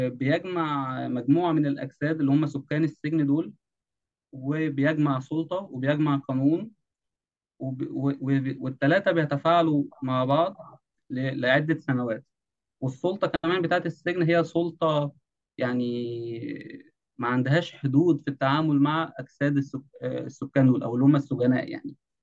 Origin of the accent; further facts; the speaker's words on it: Damietta, Damietta Governorate, Egypt; كان في دائرة عندنا في دمياط اسمها جنح أمن دولة طوارئ